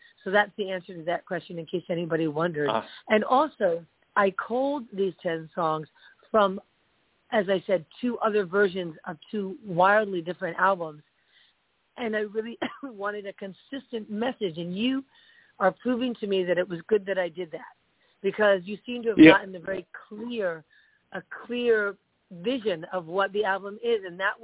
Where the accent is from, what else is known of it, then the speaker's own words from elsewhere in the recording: New York, United States; also born or lived in California; I moved away from California, back to my hometown, New York.